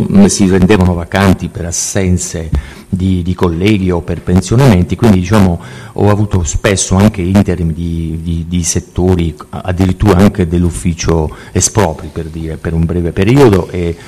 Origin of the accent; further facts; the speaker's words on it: Taranto, Apulia, Italy; born there; sono nato a Taranto il 23 settembre 52.